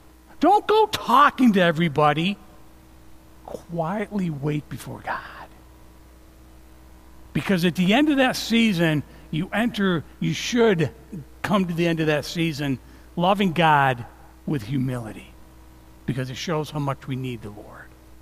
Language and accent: English; Morrisville, New York, United States; I'm from Morrisville, New York, and in the 70s, a bunch of young people moved to Alaska.